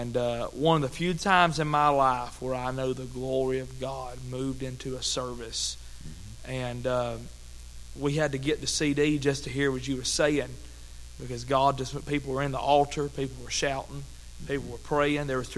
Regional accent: Cleveland, Tennessee, United States; I grew up in Cleveland, Tennessee, which is not far from where you're

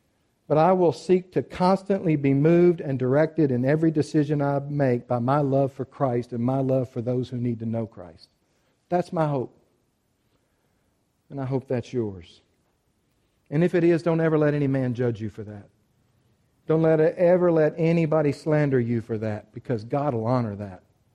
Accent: United States; Well, it's not because I'm an American, but it's a fitting way to say it, and I am an American.

